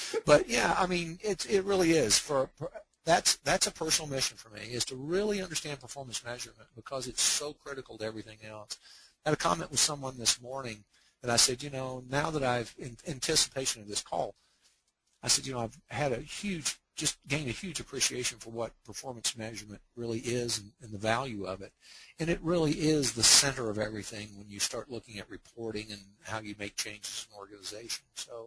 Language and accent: English; North Carolina, United States; the other Mecklenburg County, which is my home state, North Carolina